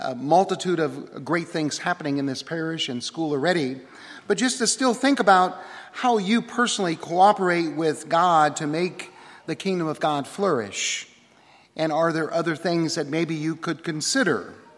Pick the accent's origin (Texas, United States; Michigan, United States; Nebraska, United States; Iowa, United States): Nebraska, United States; Tarnov; My hometown parish is St. Michael in Tarnoff. It's a little village that's just a little bit smaller than the metropolitan area of Omaha. Population is about 98. It's a wonderful little village. I still have some family living there. I grew up on a farm.